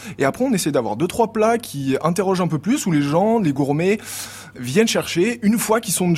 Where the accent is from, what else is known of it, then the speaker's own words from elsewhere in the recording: Nice, Provence-Alpes-Côte d'Azur, France; et je suis niçois, j'ai fait l'école hôtelière à Nice, et j'ai 24 ans